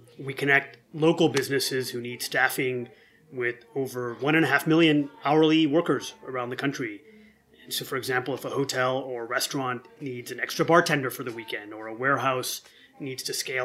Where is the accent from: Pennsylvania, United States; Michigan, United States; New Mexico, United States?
Michigan, United States; Detroit; I grew up near Detroit. As you know, David, my parents were small business owners. They had immigrated here from India.